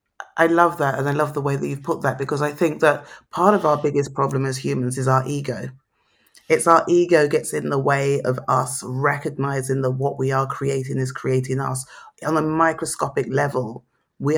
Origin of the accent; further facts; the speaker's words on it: London, United Kingdom; I was born in Southeast London. You know, I grew up, I was brought up Catholic, went to convent school. My father, Nigerian, Igbo. My mother, Guyanese, Amerindian.